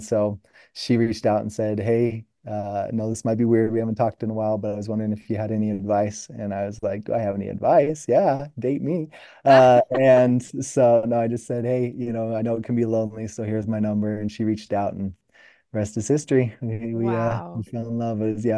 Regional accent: Idaho, United States; So Katie and I, I'm from Idaho originally.

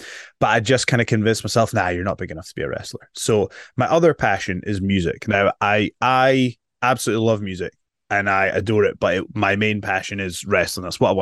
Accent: Edinburgh, Scotland, United Kingdom; So I'm from Edinburgh, Scotland.

